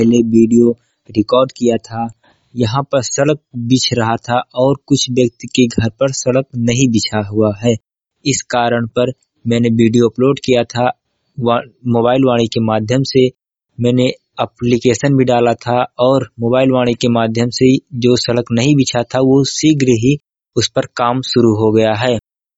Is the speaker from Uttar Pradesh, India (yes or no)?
yes; Ambedkar Nagar, Uttar Pradesh, India; अंबेडकर नगर का रहने वाला हूँ।